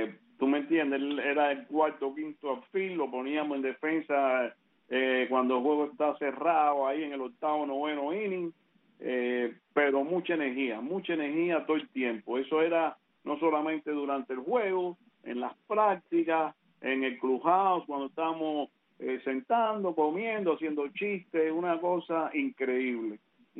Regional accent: Cuba; Yo soy cubano, caballo

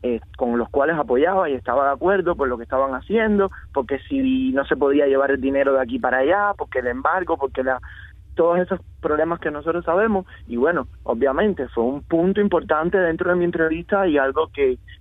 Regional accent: Cuba; moved away; yo hace muy poco vine de Cuba

